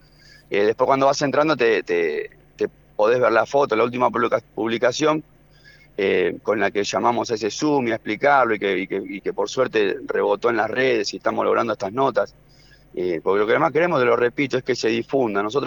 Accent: Argentina; Para nosotros sería un orgullo como argentino, porque amamos a nuestra patria

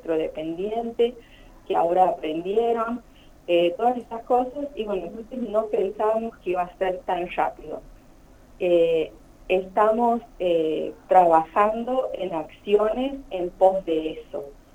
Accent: Santiago del Estero, Argentina; La mayoría somos de Capital y Banda.

